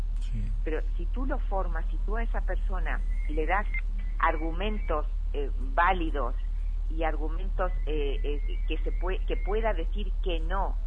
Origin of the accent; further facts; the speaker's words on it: Argentina; born there; Otra vez por Argentina y otra vez, por supuesto, a mi ciudad natal, como digo yo.